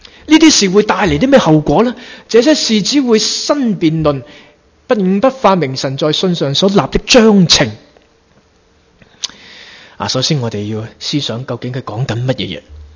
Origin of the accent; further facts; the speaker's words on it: China; 你说我们中国人为什么经历了文革这么痛苦那几天，那十多年呢？